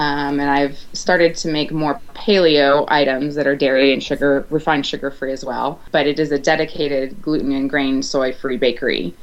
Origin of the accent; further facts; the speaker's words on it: Ohio, United States; also born or lived in Chile; But I grew up here in Ohio in a small town, college town, and really wanted to do nothing but get out of Ohio.